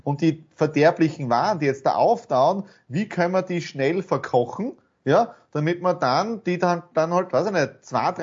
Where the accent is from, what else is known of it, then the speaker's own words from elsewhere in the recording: Bad Radkersburg, Styria, Austria; Ich komme ja aus Rackersburg, also unten in der kleinen Feuerwehr Grobarten.